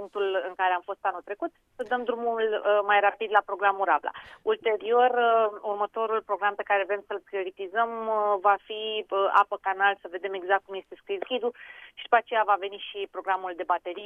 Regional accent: Romania; noi, ca români, câștigăm de fiecare dată când reușim să sprijinim produsele românești

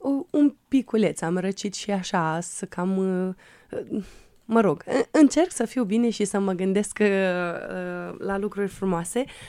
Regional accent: Moldova; cei din Republica Moldova credeau că sunt din România și a durat ceva timp ca să înțeleagă că eu sunt de fapt din Republica Moldova.

